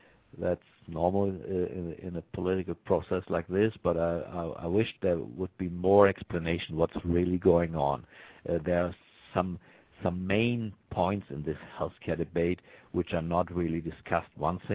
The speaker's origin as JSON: {"language": "English", "region": "Berlin", "country": "Germany", "tie": "born or raised there", "said": "The American troops stayed in my hometown called Berlin for decades."}